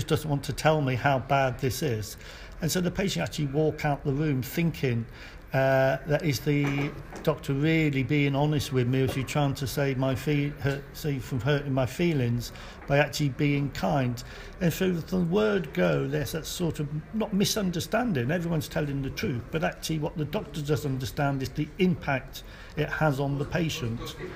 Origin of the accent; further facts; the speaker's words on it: United Kingdom; I'm a hematologist from the United Kingdom.